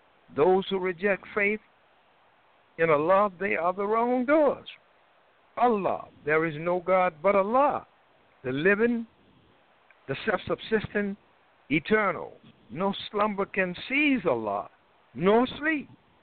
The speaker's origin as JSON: {"language": "English", "region": "the South", "country": "United States", "said": "I've seen many hollow trees in the South. I'm from the South, and I've propped them up"}